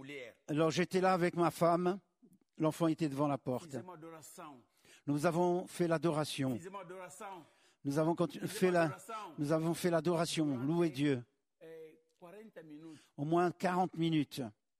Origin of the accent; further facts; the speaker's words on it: DR Congo; moved away as an adult; also born or lived in Angola; J'étais réfugié depuis 1964 au Congo. Je m'ai emmené là-bas à l'âge de 4 ans. Donc j'ai grandi au Congo.